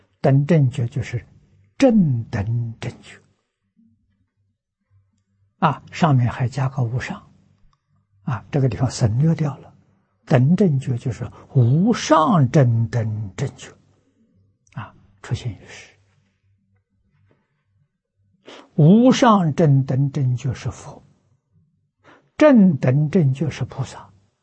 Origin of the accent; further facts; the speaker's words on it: China; 与自性相应的，我们中国人称为善法